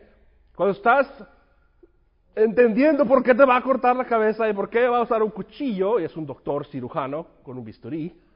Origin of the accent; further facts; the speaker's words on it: Guadalajara, Jalisco, Mexico; now in Lubbock, United States; Yo crecí en Guadalajara, millones de personas, ¿no?